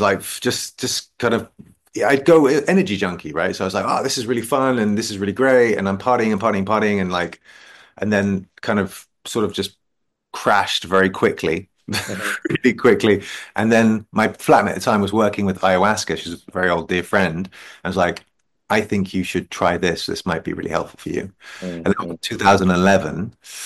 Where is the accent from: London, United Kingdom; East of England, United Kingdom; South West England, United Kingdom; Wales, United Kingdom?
London, United Kingdom; So I grew up in London. I went to public school. Right. I went to two schools, Dulwich College and Harrow.